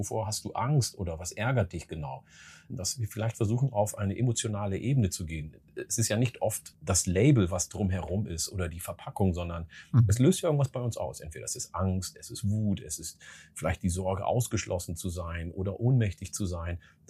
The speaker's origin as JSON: {"language": "German", "region": "Oromia", "country": "Ethiopia", "said": "in meiner Heimat in Oromia"}